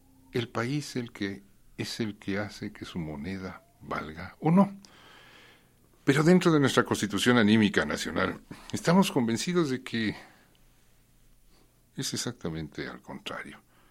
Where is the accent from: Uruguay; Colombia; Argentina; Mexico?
Mexico; como somos rimbombantes y mexicanos, hay que decir los dos apellidos